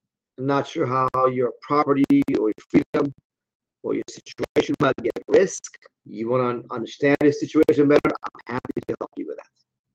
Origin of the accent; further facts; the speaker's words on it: Iran; now in United States; I came from Iran